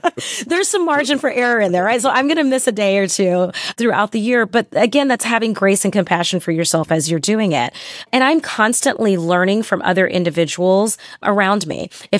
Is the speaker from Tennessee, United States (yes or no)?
no; Texas, United States; Because I've created this like non-regional dialect that people don't, they're like, we don't know. We have no idea where you're from. And if I say Texas, and the next question is like, no, that doesn't make sense.